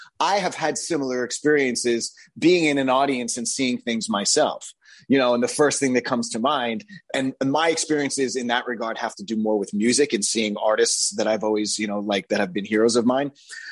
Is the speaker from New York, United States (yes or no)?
yes; Long Island, New York, United States; Idina and I grew up together on Long Island.